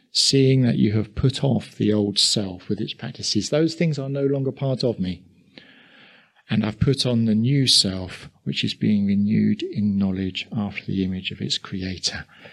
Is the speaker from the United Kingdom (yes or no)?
yes; East of England, United Kingdom; accent: Essex; Hopefully he won't get my Essex accent.